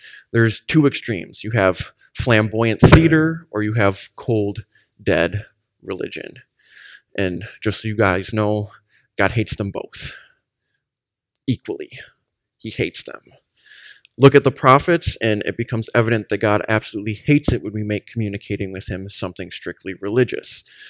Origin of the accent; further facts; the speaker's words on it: United States; We grew up in America. It's a Christianized nation, kind of for the most part.